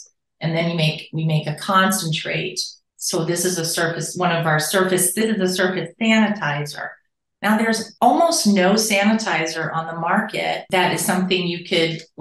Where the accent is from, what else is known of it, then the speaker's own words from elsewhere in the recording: New York, United States; moved away as an adult; also born or lived in Massachusetts; I'm from Massachusetts, originally from New York, but lived in Massachusetts for, let's see, over 30 years.